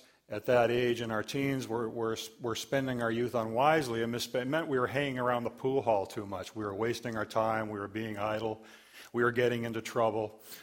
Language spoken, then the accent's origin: English; Guelph, Ontario, Canada; I was raised in Guelph.